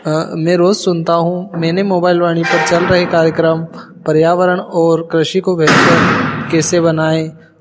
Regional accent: Chhega Makal, India; और मैं ग्राम छेगा माकल से हूँ।

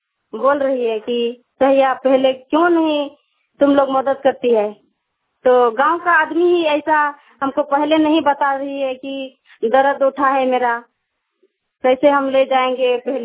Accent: Kathijudiya, Jharkhand, India; ग्राम काठीजुड़िया, panchayat Rampur, post कुरुआ, जिला दुमका, झारखंड, सदर दुमका।

